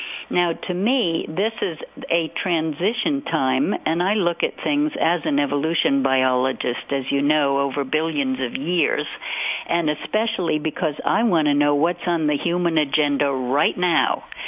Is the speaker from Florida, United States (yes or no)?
no; New York, United States; I'm an old Hudson River girl. I grew up on the Hudson.